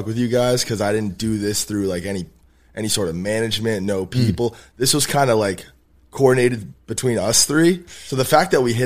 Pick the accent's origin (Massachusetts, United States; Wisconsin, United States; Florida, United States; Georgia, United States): Massachusetts, United States; Lowell; You're from Lynn. I'm from Lowell. I had to come up, say what's up.